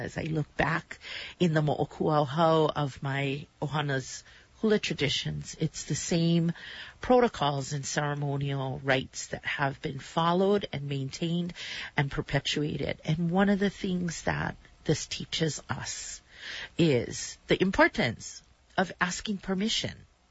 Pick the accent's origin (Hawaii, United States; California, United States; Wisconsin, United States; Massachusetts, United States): Hawaii, United States; being Hawaiian, being indigenous to these islands, being a native, born and raised Kanaka Uivi